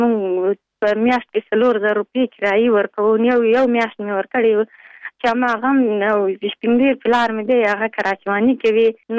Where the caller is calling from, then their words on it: Pul-e Khumri, Baghlan, Afghanistan; د پلخمری.